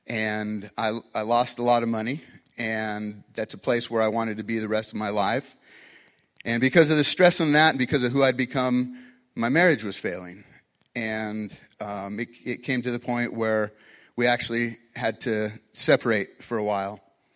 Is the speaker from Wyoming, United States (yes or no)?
yes; Wyoming, United States; I'm from Wyoming, to move back to Wyoming.